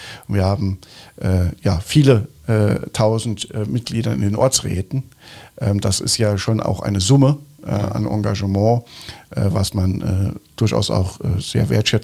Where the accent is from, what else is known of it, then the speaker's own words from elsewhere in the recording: Saarland, Germany; Und nicht nur im Saarland, aber bei uns im Saarland trifft das dann natürlich besonders zu.